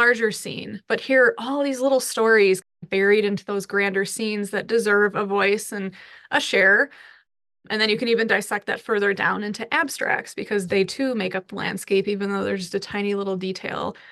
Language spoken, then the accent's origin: English; Illinois, United States; I'm originally from Illinois, a little south of Chicago, and my dad had moved out to Colorado to be closer to Denver